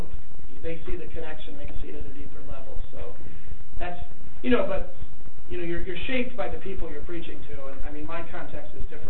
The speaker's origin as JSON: {"language": "English", "country": "United States", "said": "I'm an American and I'm very impatient."}